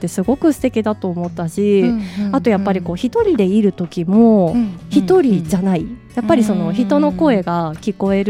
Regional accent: Toyota, Aichi, Japan; 2月に私の地元で、うん、この絵本の、うん、絵本セラピーをちょっと豊田市の中央図書館さんと

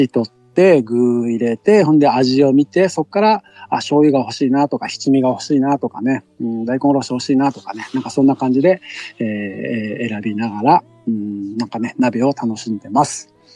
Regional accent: Fukuoka, Japan; 私やっぱり九州の福岡出身なんで、その水炊きとかが大好きなんですね。

